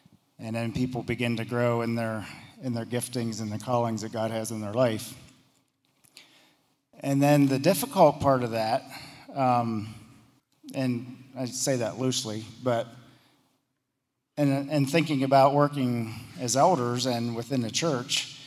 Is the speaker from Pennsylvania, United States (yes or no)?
yes; Belleville, Pennsylvania, United States; moved away as an adult; now in Canton, United States; I grew up in Belleville, Pennsylvania, south of State College a little bit, on a family farm, and farmed there for quite a bit of my life until moving to Canton in 2010.